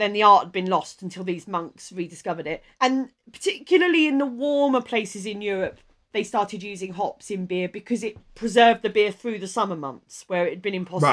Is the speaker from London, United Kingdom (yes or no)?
no; South East England, United Kingdom; I grew up in Kent.